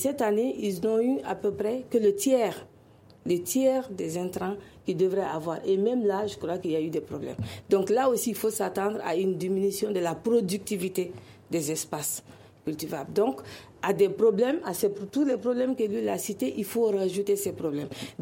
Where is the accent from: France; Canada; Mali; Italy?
Mali; Nous sommes tous des Maliens.